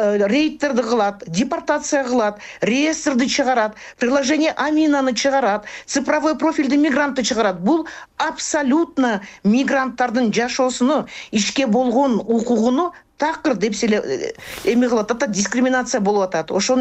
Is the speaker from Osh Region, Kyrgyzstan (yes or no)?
no; Batken Region, Kyrgyzstan; Көп үй бүлөлөр, мен өзүм Баткенден болом.